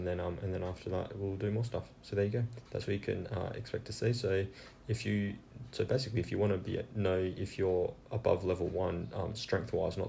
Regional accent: Australia; I haven't worked out in miles because I'm Australian

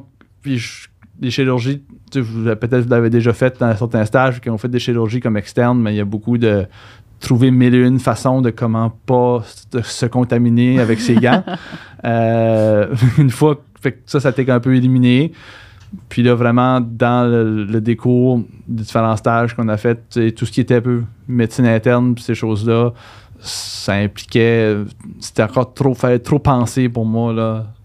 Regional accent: New Brunswick, Canada; Je viens du Nouveau-Brunswick, donc pour ceux qui ont vu, qui n'ont pas reconnu l'accent initialement.

